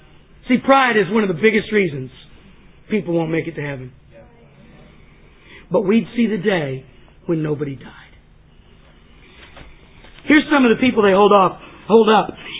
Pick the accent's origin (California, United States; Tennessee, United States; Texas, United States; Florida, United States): Texas, United States; Well, I grew up in East Texas on a farm and my grandpa had some corn